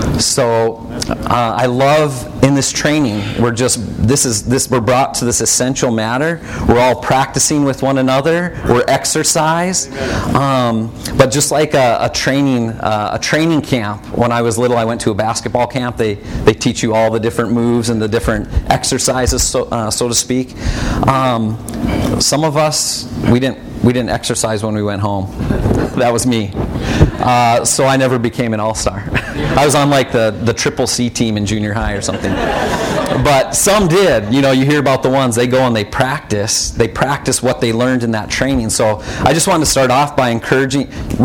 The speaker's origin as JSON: {"language": "English", "town": "Fargo", "region": "North Dakota", "country": "United States", "said": "I am from Fargo, North Dakota."}